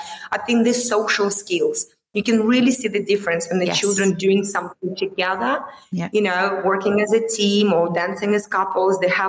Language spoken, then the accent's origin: English; Russia; English is a second language; moved away